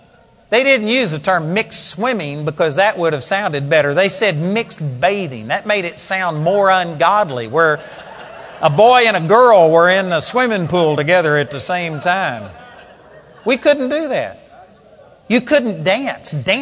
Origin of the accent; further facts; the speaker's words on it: Texas, United States; I was raised here in Texas. I was raised in the Baptist church.